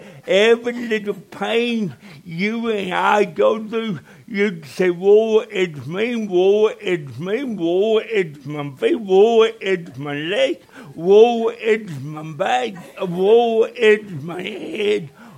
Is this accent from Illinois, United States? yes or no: no; Jonesboro, Arkansas, United States; born there; I was born in Jonesboro, Arkansas, 1953. Born there for 18 minutes.